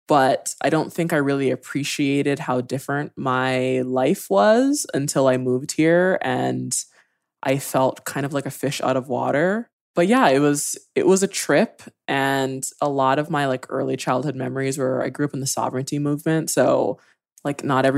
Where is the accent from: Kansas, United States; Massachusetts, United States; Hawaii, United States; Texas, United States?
Hawaii, United States; moved away as an adult; also born or lived in New York; So I grew up in Hawaii on Oahu Island, which is the main island with like Waikiki and Diamond Head.